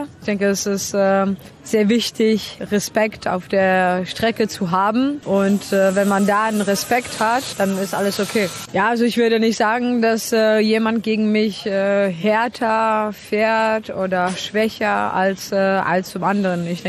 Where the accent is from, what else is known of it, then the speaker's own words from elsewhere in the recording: Czechia; Ich komme aus Tschechien.